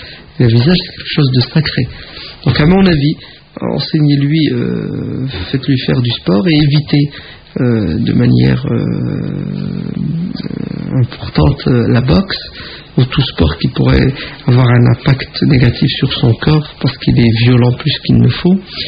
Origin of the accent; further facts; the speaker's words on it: France; on est né, on a grandi en France, on est allé à l'école, on a vu le Papa Noël, on a fêté Noël. On est toujours là, on est toujours vivant, on est musulmans.